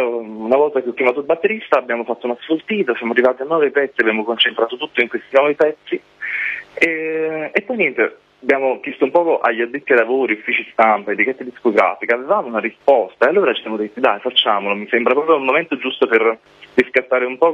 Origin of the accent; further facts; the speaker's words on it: Siano, Campania, Italy; Il disco io l'ho fatto nel mio paese, a Siano. Io sono di questo paesino in provincia di Salerno.